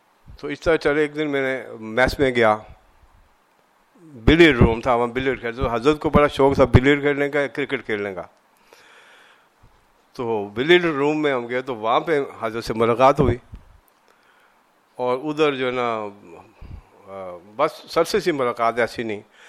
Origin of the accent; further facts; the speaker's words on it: Bagh, Azad Kashmir, Pakistan; اور ہمارے اس علاقے میں ہمارا تعلق واسطہ آزاد کشمیر سے ہے, باغ ایک جگہ ہے وہاں سے ہے.